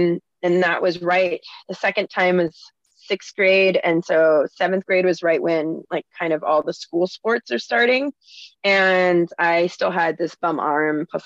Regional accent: New Jersey, United States; also born or lived in Texas; I grew up, I'm a weird mix. I grew up in New Jersey and Texas, and I feel like they canceled each other out in some ways.

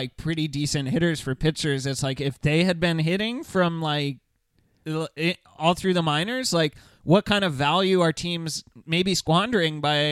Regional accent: Arizona, United States; I'm from Arizona.

